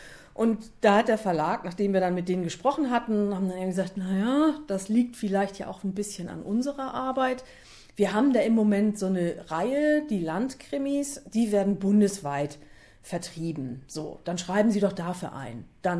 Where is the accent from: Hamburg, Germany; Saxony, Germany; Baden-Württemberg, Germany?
Hamburg, Germany; born there; Ich bin ja gebürtige Hamburgerin.